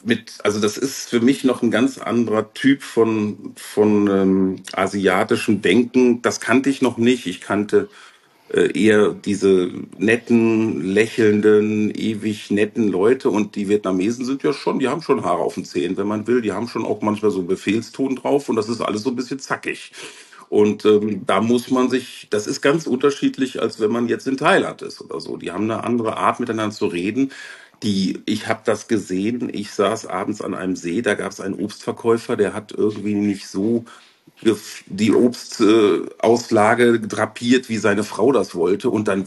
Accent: Germany; für mich als Deutscher scheinbar ungeordnete, was aber doch funktioniert

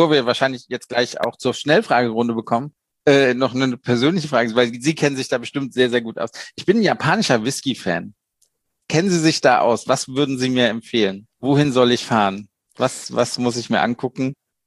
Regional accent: Düsseldorf, North Rhine-Westphalia, Germany; Ich bin halt Düsseldorfer eigentlich.

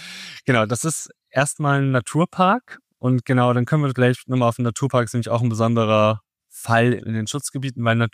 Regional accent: North Rhine-Westphalia, Germany; aus meinem Heimatbundesland NRW.

